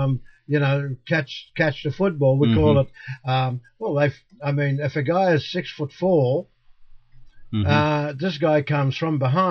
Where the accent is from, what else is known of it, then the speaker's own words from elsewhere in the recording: Sydney, New South Wales, Australia; now in Melbourne, Australia; Well, myself, I grew up in Sydney, and we followed rugby league.